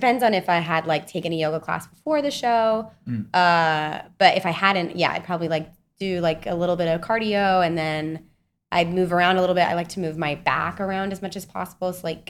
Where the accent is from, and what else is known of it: Salt Lake City, Utah, United States; born or raised there; also born or lived in Kansas